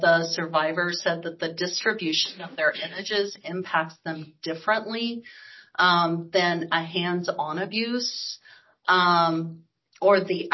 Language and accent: English; Iowa, United States; I come from a very small town in Iowa. The entire population of my hometown is approximately 5,000 people, right?